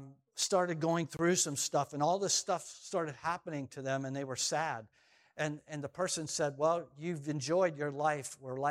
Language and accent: English; Belpre, Ohio, United States; I remember living up and growing up in Belpre, Ohio